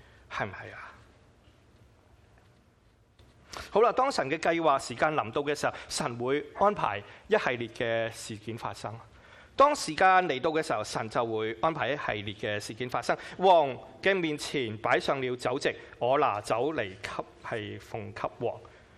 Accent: China; 好像我中国人最怕是什么？死无葬身之地嘛。

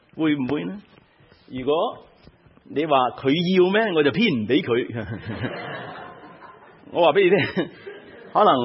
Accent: Guangdong, China; 我们广东人呢有一个讲法

